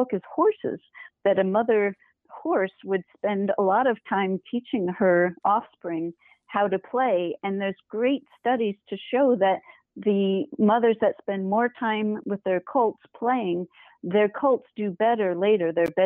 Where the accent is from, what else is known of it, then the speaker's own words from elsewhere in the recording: New Jersey, United States; I also grew up going to the Bronx Zoo as well, growing up in New Jersey.